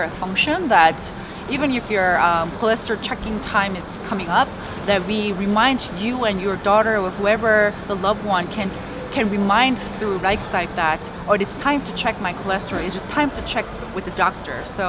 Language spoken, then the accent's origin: English; South Korea; I travel with my medical records since I'm from Korea.